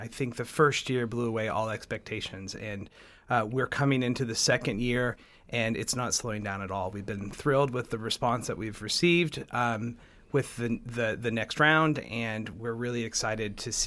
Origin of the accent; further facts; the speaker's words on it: Tulsa, Oklahoma, United States; And I'm from Tulsa. I grew up here, but then I left and lived on both coasts.